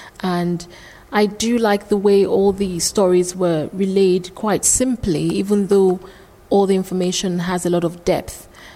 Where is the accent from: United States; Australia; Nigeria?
Nigeria; now in United Kingdom; I'm a singer, a soprano. I'm originally from Nigeria, so I too am a migrant.